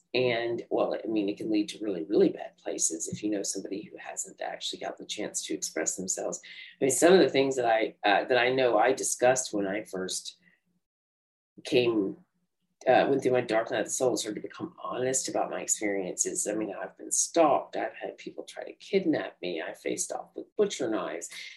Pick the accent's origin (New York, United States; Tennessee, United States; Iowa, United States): Tennessee, United States; also born or lived in Germany; I'm originally from the South, as you probably noticed. I'm from Tennessee originally. Actually, I was born in Germany and raised in Tennessee, but I've lived all over now.